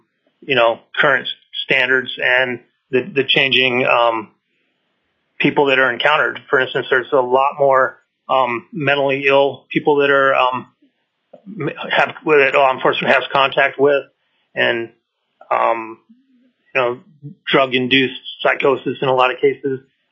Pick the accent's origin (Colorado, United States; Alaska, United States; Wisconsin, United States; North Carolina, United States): Alaska, United States; Skagway; now in Palmer, United States; I'm a lifelong Alaskan. I grew up in Skagway, and now I live in Palmer.